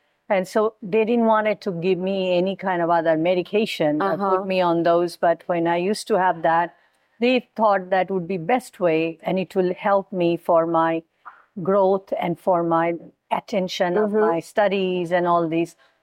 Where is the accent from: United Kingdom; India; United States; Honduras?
India; Kolkata, West Bengal; born there; I was born in India, Calcutta, and I started practicing when I was age 4.